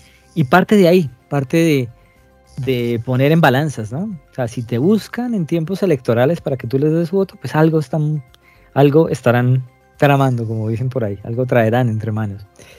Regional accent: Colombia; Pues un poco lo que tenemos que hacer ya como sociedad, como colombianos

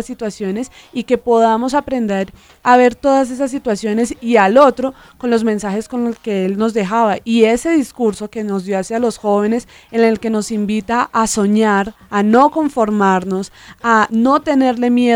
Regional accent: Colombia; como católica y como colombiana

